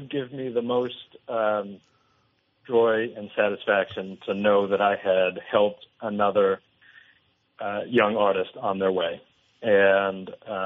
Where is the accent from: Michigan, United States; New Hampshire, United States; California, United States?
New Hampshire, United States; I grew up in New Hampshire, and when I was in the second grade, a children's book illustrator who lived in our town came to my school to present her book.